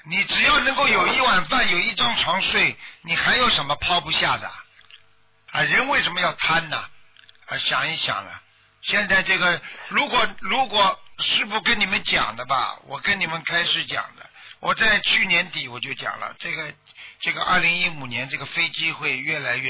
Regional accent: China; 杀中国人，我们中国人可从来没有跑到他们那个国家去杀他们人的。

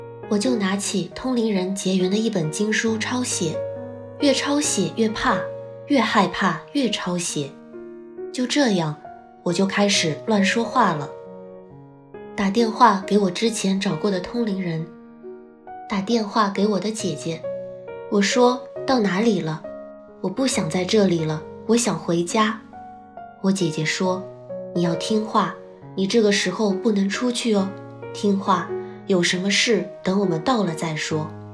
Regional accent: Guangxi, China; 我来自广西，今年31岁

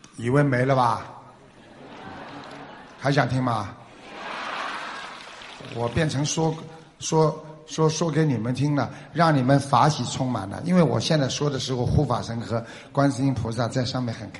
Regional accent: China; 我们大陆人叫洗澡，他叫冲凉

